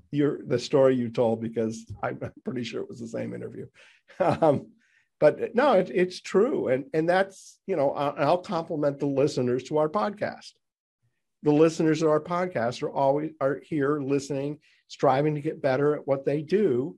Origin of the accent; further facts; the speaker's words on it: New England, United States; You know, it's interesting as you say this, and we're both from New England